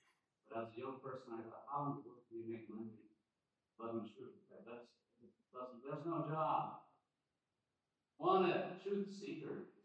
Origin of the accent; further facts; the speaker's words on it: South Korea; I'm fresh from Korea.